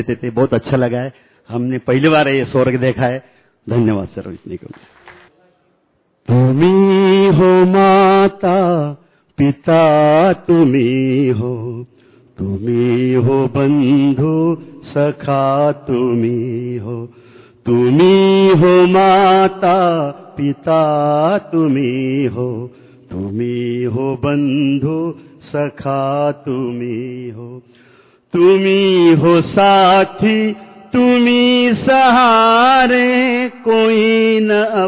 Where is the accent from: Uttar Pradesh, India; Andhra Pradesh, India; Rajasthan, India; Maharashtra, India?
Maharashtra, India; Shegaon; मैं सेगा महाराष्ट्र से आया हूँ, श्री संत गजानन महाराज नगरी वहां से।